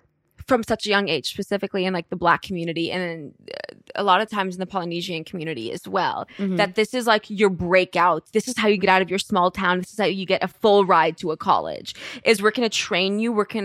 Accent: United Kingdom; Can I just say, as a Brit myself, I don't like that.

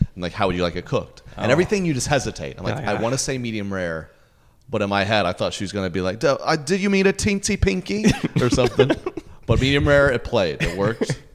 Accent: the South, United States; because I'm from the South and we're going to the Northeast, like Connecticut.

